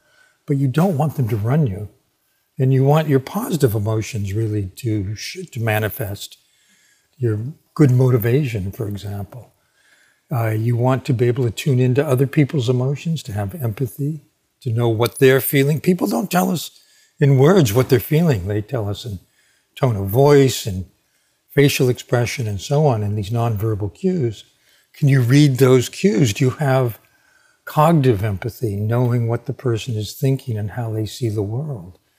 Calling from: New York, United States; Just north of New York City. I'm about 30 minutes up the Hudson River.

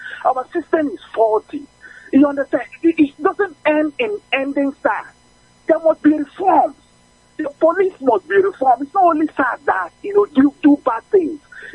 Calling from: Enugu, Enugu State, Nigeria; I'm calling from Enugu.

